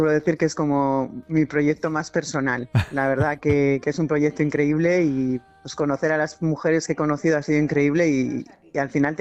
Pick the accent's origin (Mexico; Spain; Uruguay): Spain; Andoain, Basque Country; con el proyecto empezamos en Andoain, que yo soy de Andoain